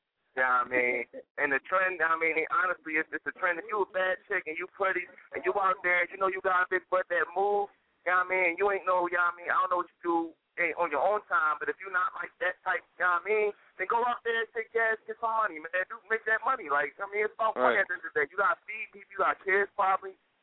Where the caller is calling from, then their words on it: Philadelphia, Pennsylvania, United States; I'm calling from West Philly.